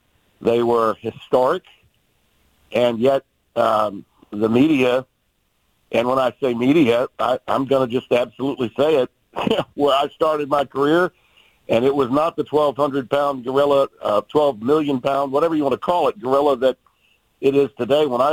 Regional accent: the South, United States; My God, I'm from the South.

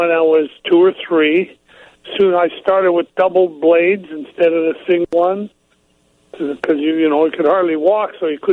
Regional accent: Sault Ste. Marie, Ontario, Canada; Well, I'm from Sault Ste. Marie in the winter. Sault Ste. Marie, I don't know if you're familiar where that is, but that is in Canada, right on Lake Superior.

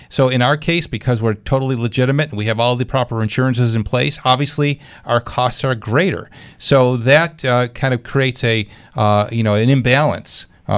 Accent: Clarence, New York, United States; To the phones we go in Clarence, my hometown.

